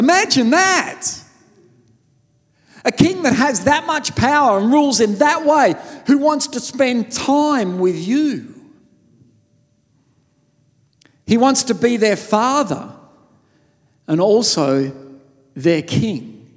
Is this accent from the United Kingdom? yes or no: no; Australia; Then we also see constitutional monarchies, which we are part of, being an Australian